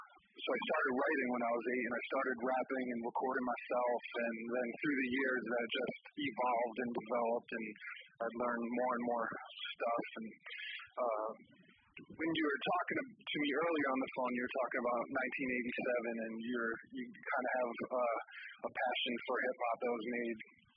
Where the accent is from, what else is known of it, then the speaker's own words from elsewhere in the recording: Rhode Island, United States; And so I just I come from Rhode Island, you know, it's not a very it wasn't saturated in hip hop to any degree.